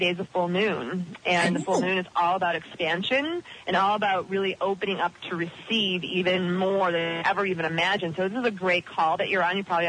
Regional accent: Midwest, United States; I grew up in the Midwest, didn't know anything about this.

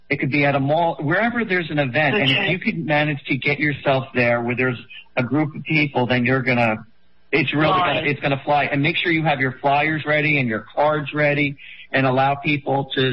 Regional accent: South Africa; I'm from South Africa.

